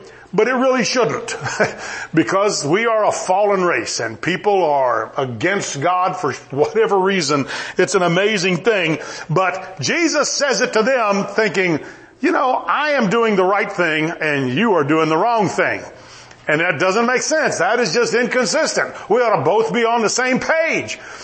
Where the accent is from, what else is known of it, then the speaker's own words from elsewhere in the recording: United States; I do not feel guilty because I'm an American.